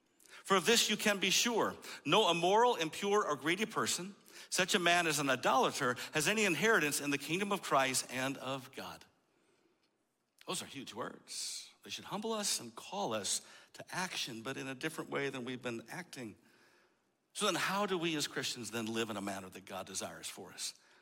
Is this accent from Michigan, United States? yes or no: yes; Michigan, United States; I'm in my 50s, I'm Caucasian, I'm Dutch, I'm from Michigan originally.